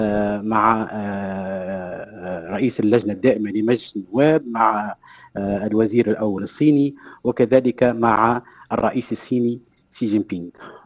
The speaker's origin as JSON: {"language": "Arabic", "country": "Tunisia", "said": "ويعني تحترم بلادنا تونس،"}